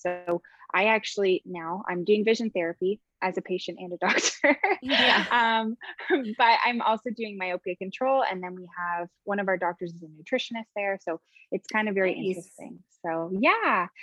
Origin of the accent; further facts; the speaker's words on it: Ontario, Canada; So I'm from just outside of Toronto. I grew up in Canada, went to ICO for school.